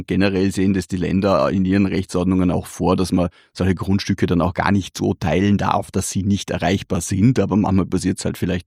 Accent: Feldkirch, Vorarlberg, Austria; In meiner Heimatstadt in Velkirch gibt es da ein schönes Beispiel

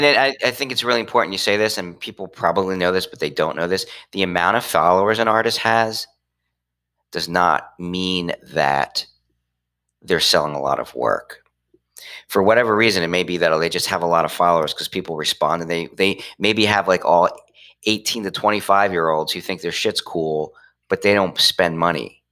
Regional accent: Trenton, New Jersey, United States; I went back to my hometown, which is the city of Trenton, which is this old industrial city between Philadelphia and New York.

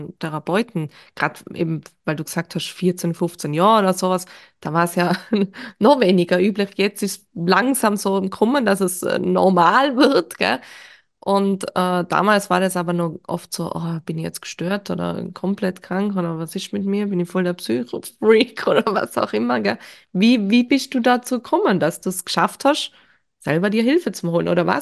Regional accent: Austria; Ich komme ja aus Österreich und ich wohne ja in Österreich.

